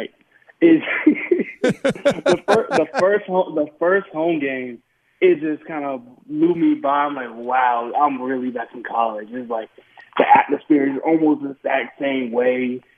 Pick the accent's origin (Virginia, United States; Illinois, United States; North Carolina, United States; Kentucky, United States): Virginia, United States; Oh, of course. I was born and raised in Virginia, so I'm used to the snow.